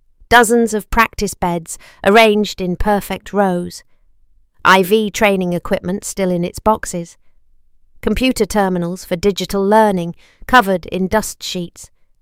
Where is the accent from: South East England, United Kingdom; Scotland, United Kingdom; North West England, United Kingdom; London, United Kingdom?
South East England, United Kingdom; Abingdon; I grew up in Abingdon with my mum, who works as a teaching assistant, and my dad, who maintains the council's parks and green spaces.